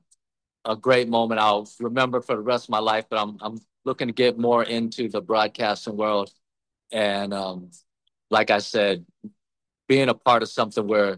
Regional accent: Vietnam; Well, I was born in Vietnam, and my father was a U.S. soldier, and my mother was Vietnamese.

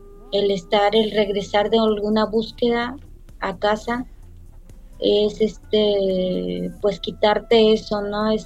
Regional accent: Baja California, Mexico; de Baja California.

